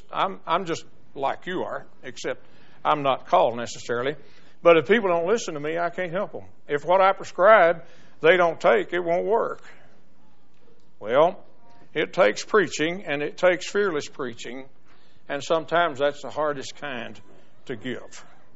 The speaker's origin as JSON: {"language": "English", "region": "the South", "country": "United States", "said": "And I'm a Southerner."}